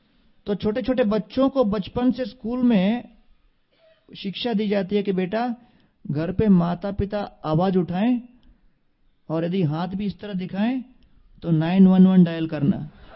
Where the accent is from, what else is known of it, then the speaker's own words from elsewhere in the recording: Tamil Nadu, India; तो मैंने कहा मैं तमिल हूं यार